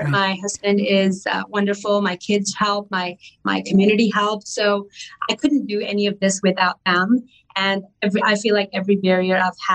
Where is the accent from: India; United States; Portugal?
India; I mean, I am Indian. I've been drinking tea since I was two.